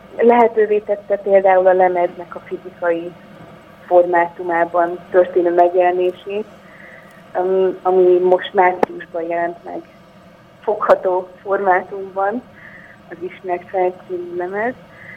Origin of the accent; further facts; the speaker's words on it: Szombathely, Vas, Hungary; mert én szombathelyi vagyok, és ezért mindig különös élmény hazai pályán játszani.